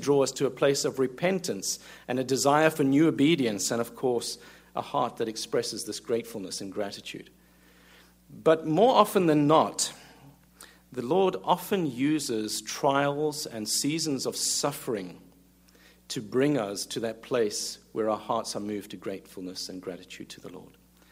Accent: South Africa; moved away as an adult; now in United States; 5 years ago now, we came in here from South Africa to the United States.

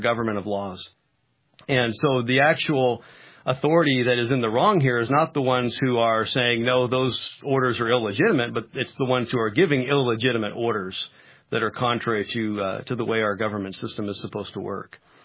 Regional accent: United States; As an American, that concerns me.

